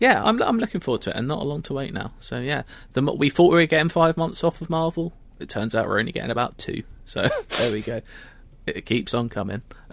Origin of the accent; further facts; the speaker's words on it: London, United Kingdom; I'm always going to say I like things in London because I'm from London